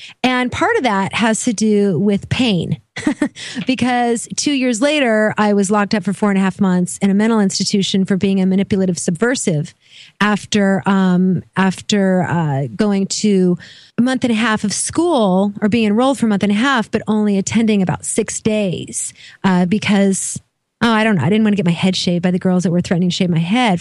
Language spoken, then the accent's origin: English; Oregon, United States; I grew up in Oregon.